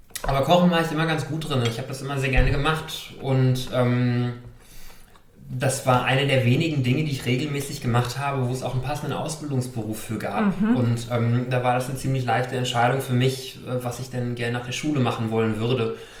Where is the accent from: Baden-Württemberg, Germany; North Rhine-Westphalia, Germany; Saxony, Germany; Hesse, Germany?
Hesse, Germany; Also ich bin in Mittelhessen aufgewachsen, ja. In der Nähe von Gießen. Da bin ich auch geboren. Und da habe ich eigentlich meine gesamte Jugend da auf dem platten Land in Mittelhessen verbracht, in so einem sehr kleinen Dorf.